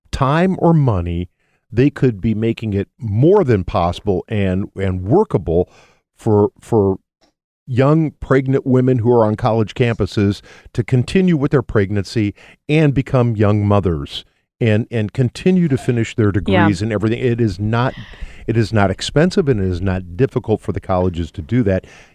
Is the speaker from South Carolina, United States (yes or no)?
no; Columbus, Ohio, United States; Oberlin's from near my hometown of Columbus, Ohio, so I'm very familiar with that one.